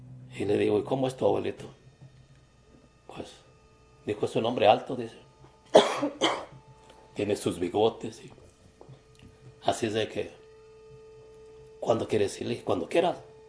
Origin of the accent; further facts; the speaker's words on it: Silao, Guanajuato, Mexico; De Silao, Guanajuato. Ah, de Silao, sí. Le dije, pero vivíamos en un rancho. Le digo, dice, ¿y cómo se llama el rancho donde vivías? San Pedrito.